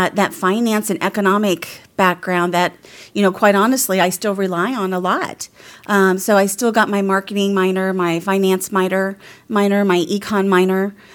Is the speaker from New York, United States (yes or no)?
no; Kokomo, Indiana, United States; Yeah. So I grew up in Kokomo, small town.